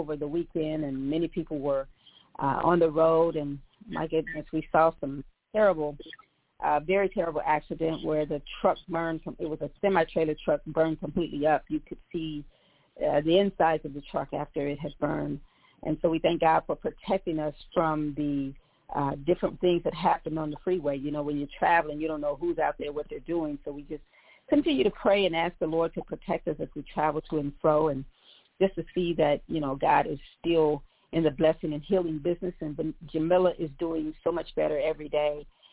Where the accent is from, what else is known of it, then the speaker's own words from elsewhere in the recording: Indianapolis, Indiana, United States; we were in Indianapolis, my hometown